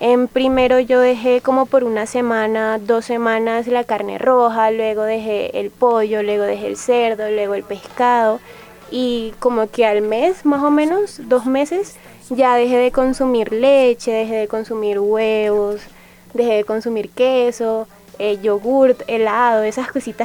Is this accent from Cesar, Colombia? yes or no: yes; Valledupar, Cesar, Colombia; born there; quiero empezar en donde nací, en Valledupar, que es una ciudad muy carnívora todavía